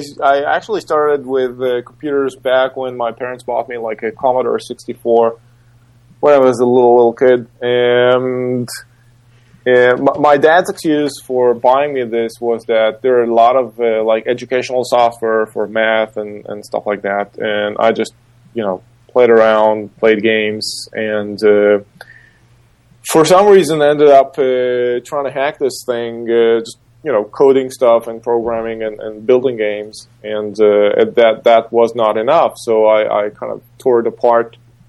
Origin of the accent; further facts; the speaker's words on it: Israel; English is a second language; If you haven't figured it out by the like bad broken accent, I'm from Israel.